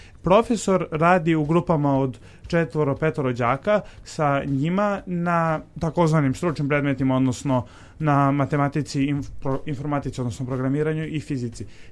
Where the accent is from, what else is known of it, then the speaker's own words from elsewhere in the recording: Belgrade, Serbia; also born or lived in Niš; Išao sam u osnovnu školu ovde u Beogradu, preselili smo se ovde u Beograd kad sam imao 5 godina, pošto sam rođen u Nišu, jel?